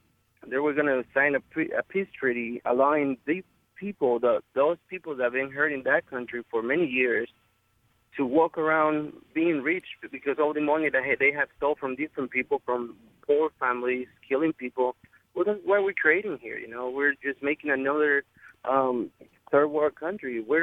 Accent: Mexico City, Mexico; now in United States; I am from Mexico City originally, and I was born and raised over there. Came to the United States 15 years ago, became a citizen.

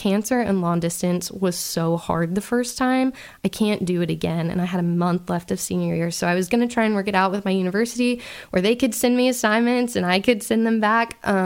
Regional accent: Nashville, Tennessee, United States; He was from Katy, Texas. I'm from Nashville area.

